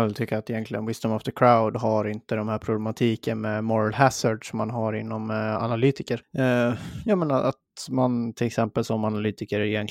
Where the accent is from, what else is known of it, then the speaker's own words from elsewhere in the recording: Dalarna County, Sweden; accent: Dalecarlian; now in Stockholm, Sweden; Jag har assimilerat lite mer till Stockholm än vad en dalmål skulle säga, att jag pratar dalmål igen.